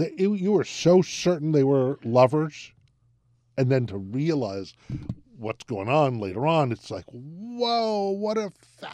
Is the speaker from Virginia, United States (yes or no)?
no; New York, United States; also born or lived in New Haven; You know, I grew up in Metro New York and New Haven, but I felt like an upstater or a Midwesterner.